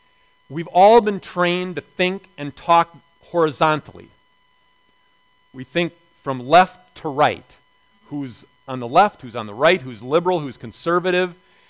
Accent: Neillsville, Wisconsin, United States; Now, my hometown, years later, had the distinction in the last election for governor of giving Scott Walker his biggest percentage margin of victory of any community in the state of Wisconsin.

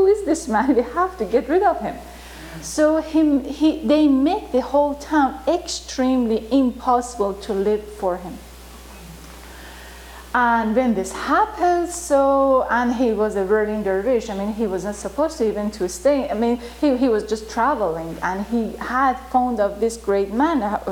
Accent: Tehran, Tehran Province, Iran; English is a second language; He's from the town that I am from, Tabriz in Iran. So, actually my parents, I'm from Tehran, but my parents and we speak Turkish.

